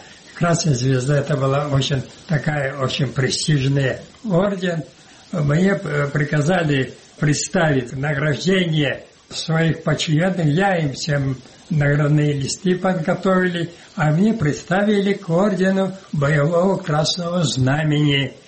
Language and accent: Russian; Crimea, Ukraine; Когда я приехал, когда узнали, что я крымский татарин офицер, то они все забрались.